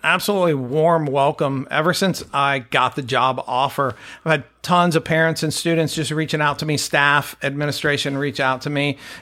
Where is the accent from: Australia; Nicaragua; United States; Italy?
United States; Houston, Texas; So I grew up in Houston, probably one of the few people you're going to meet that's actually from Houston and not from a suburb of Houston.